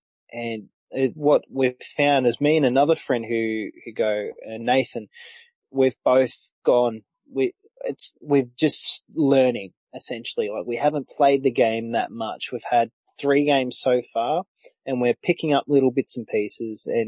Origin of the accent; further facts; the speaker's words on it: Australia; It's just part of being an Aussie, I suppose.